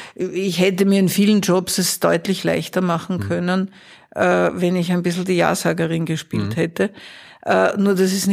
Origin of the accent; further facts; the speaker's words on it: Vienna, Austria; Also ich bin in Wien geboren, komme eigentlich in vierter oder fünfter Generation aus Wien, bin also eine Ur-Wienerin. Inzwischen sage ich, mehr Ostösterreicher geht fast nicht, weil ich wohne jetzt in Niederösterreich, bin Ur-Wienerin und arbeite im Burgenland.